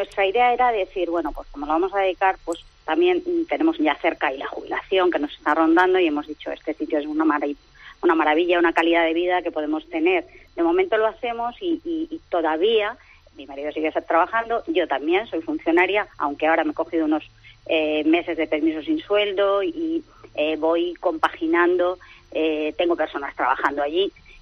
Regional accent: Navalmoral de la Mata, Extremadura, Spain; moved away as an adult; now in Madrid, Spain; Yo soy extremeña, soy de Navalmoral de la Mata, pero sí. Vivo en Madrid hace 40 años. O sea, vivo y trabajo en Madrid desde hace 40 años.

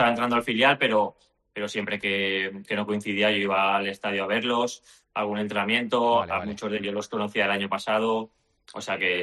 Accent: Castellón de la Plana, Valencian Community, Spain

